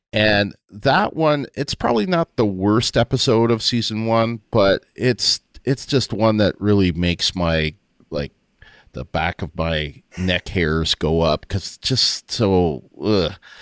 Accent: Windsor, Ontario, Canada; I had moved back from Waterloo, where I went to school, to Windsor, Ontario, my hometown.

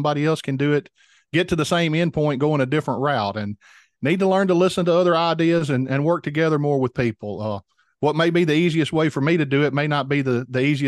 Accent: Mississippi, United States; I'm from the South. I live in South Mississippi and I grew up working cotton.

